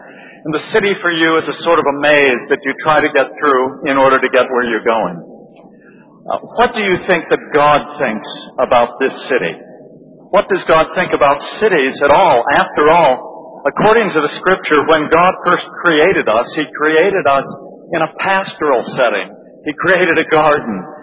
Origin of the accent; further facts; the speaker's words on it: United States; this may not connect with you, but it'll show that I'm from America, and it will also show how old I am.